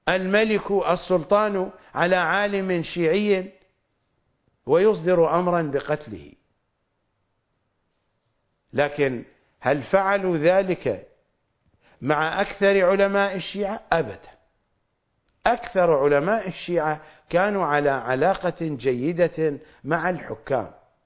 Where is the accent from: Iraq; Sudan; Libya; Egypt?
Iraq; ليس لأنني عراقي، ليس لأنكم عراقيون